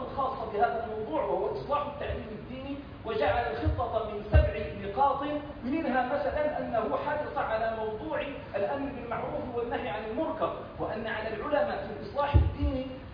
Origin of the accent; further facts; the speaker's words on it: Morocco; عندنا في المغرب